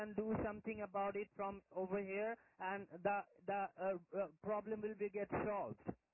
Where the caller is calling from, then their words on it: Sydney, New South Wales, Australia; English is a second language; We're based in 55 Kent Street, Sydney.